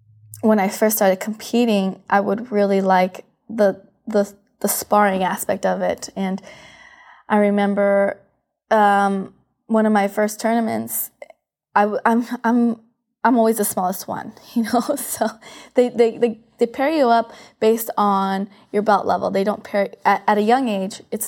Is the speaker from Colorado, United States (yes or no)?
yes; Aurora, Colorado, United States; I was born in the Springs, Colorado Springs. And then we moved to Aurora, Colorado. So it was the three of us kids growing up in Aurora, Colorado.